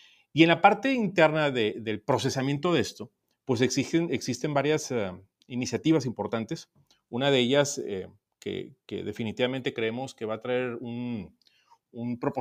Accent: Mexico; es lo que quizás como mexicano nos distingue

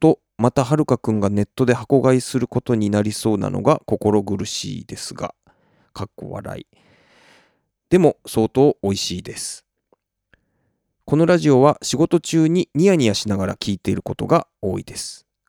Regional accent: Shimonoseki, Yamaguchi, Japan; 僕の故郷は山口県下関市なのですが、九州が目と鼻の先なので、下関のスーパーでも当たり前のように置いてありました

